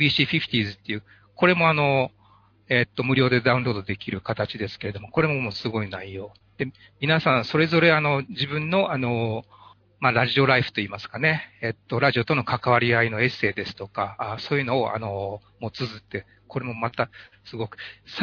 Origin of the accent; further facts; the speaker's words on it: Joetsu, Niigata, Japan; now in Tokyo, Japan; はい、新潟、はい、新潟県上越市出身です。今東京の世田谷の、まあ、会社の社宅の方におります。